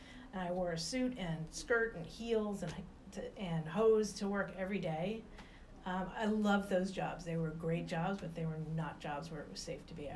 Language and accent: English; Chillicothe, Ohio, United States; I was born in Ohio, southern Ohio. We lived in a little town called Chillicothe, which was too small to have a hospital, so I was born in Waverly.